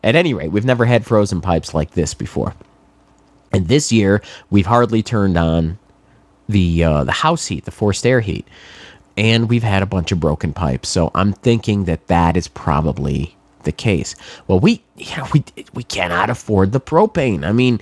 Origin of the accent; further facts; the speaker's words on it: New England, United States; Now, I grew up in New England. I am no stranger to snow and shoveling, but I am sick of it.